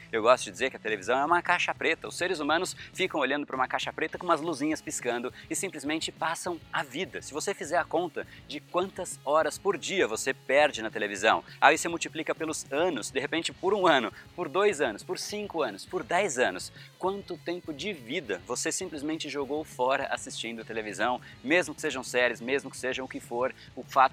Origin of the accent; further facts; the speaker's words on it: Brazil; eu sou, de fato, tenho cidadania portuguesa, sou brasileiro